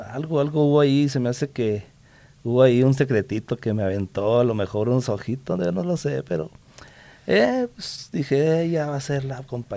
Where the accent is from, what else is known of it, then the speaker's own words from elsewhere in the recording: La Perla, Chihuahua, Mexico; born there; Bueno, pues yo nací en La Perla, Chihuahua, allá por Camargo, rumbo a Ojinaga, en ese entonces un pueblo muy pintoresco.